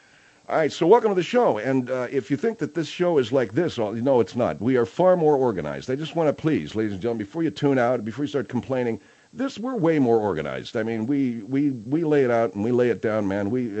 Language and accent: English; United States; I like to think it's because I'm an American, you know, I like everything about this country.